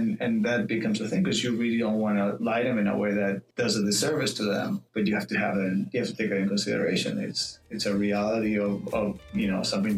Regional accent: Argentina; English is a second language; Argentina is, we're very warm. I mean, we're Latin American.

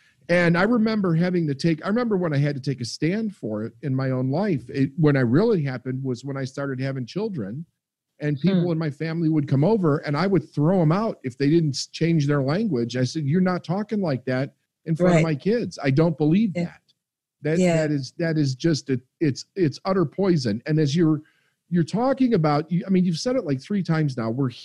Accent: Chicago, Illinois, United States; So I was raised in Chicago in an Italian family that was extremely racist.

